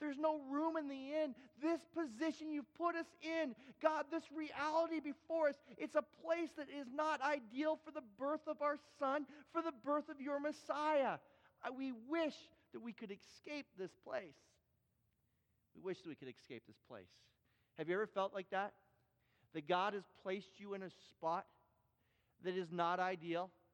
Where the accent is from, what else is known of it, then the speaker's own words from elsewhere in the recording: Toronto, Ontario, Canada; born there; the reason is I was born in Toronto. That's my birthplace.